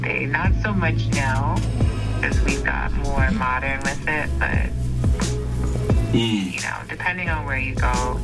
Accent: Toronto, Ontario, Canada; Toronto is a very diverse city. You can meet, like, anyone around the world just from being in this small city. You will meet the world. We are very multicultural.

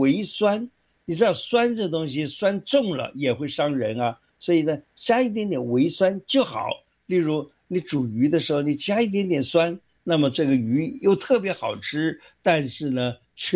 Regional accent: Taiwan; 你看，我们台湾人啊，有一个这个，就是有个习俗啊

